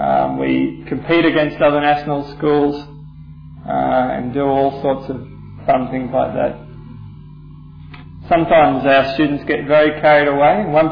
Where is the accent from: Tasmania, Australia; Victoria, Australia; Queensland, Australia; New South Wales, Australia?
Queensland, Australia; Brisbane; I come from Queensland, grew up in Brisbane